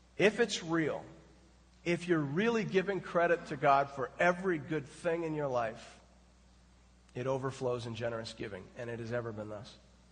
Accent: Canada; as a Canadian

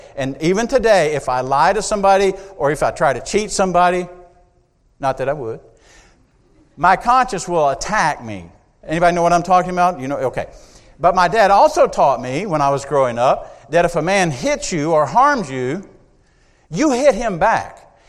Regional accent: the South, United States; I was raised in the South, and my father was a good Southern gentleman, a man of his word, an honest man.

